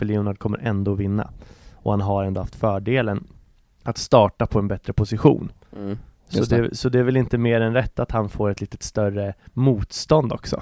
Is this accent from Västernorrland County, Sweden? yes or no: no; Nyköping, Södermanland, Sweden; born there; Jag är född i Nyköping.